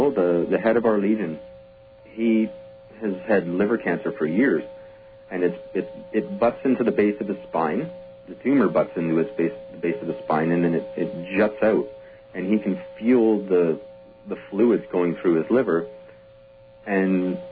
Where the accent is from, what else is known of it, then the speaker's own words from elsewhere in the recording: Brantford, Ontario, Canada; I grew up in Brantford, Ontario, which was the home of the Gretzky's.